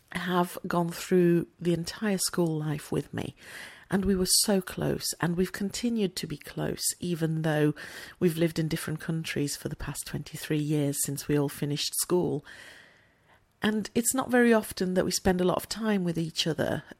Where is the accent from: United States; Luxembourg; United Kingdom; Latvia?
Luxembourg; Now, I grew up in Luxembourg with friends from all over Europe originally